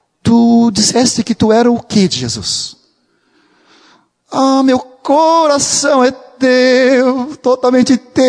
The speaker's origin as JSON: {"language": "Portuguese", "country": "Brazil", "said": "sou brasileiro, né, claro, levo vantagem."}